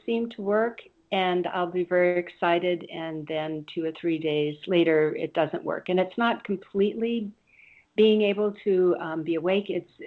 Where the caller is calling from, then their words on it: Hawaii, United States; Hello, I'm calling from the Big Island of Hawaii.